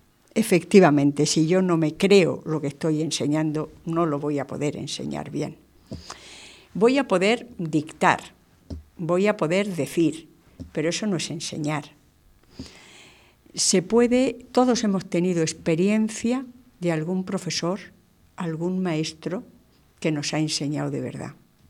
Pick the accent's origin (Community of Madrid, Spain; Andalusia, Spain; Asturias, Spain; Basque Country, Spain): Andalusia, Spain; Guadix; tuvo su primera experiencia en Guadix, es que es mi tierra, lo conozco de ahí